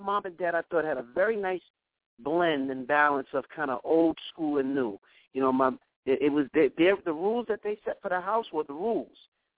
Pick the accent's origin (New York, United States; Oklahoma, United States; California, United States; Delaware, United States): New York, United States; Brooklyn; also born or lived in Queens; growing up in Brooklyn until I was about 12 years old before my family moved to Queens.